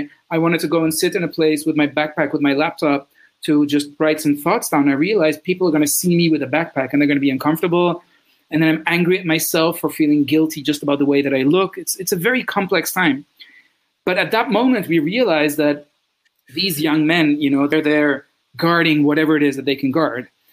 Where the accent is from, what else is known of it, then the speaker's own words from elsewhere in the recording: Netherlands; English is a second language; I grew up in the Netherlands